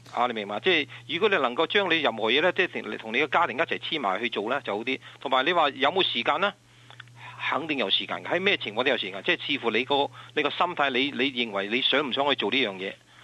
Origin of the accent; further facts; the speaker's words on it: China; now in Australia; 唔系因为我系中国人，